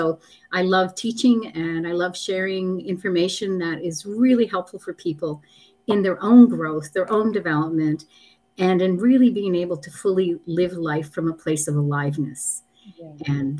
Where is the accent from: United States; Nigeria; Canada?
Canada; So I'm from Canada.